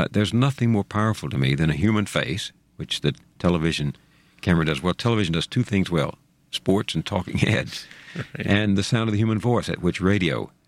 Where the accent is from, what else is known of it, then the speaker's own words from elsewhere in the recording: the South, United States; Place talked to you when you were growing up in the South, and you absorbed place so that I wanted to go where people were.